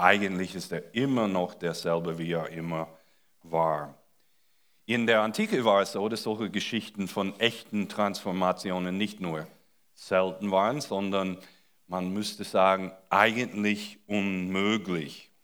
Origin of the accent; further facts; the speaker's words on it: United States; aber als Amerikaner vermisse ich das Rumbollen.